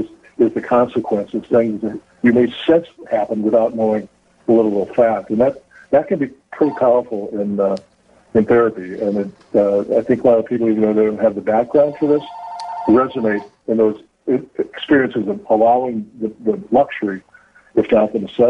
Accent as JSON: {"language": "English", "town": "Kansas City", "region": "Missouri", "country": "United States", "tie": "born there", "said": "I assume it was probably her father, drove her from Iowa to Kansas City, where I was born in the Willows Maternity Sanitarium."}